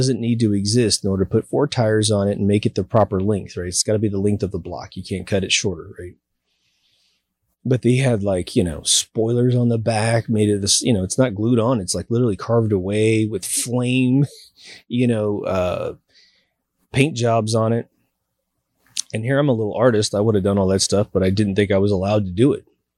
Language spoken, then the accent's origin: English; Chanute, Kansas, United States; It's at this kind of lodge at this really cool park that we have in my hometown, Chanute, Kansas.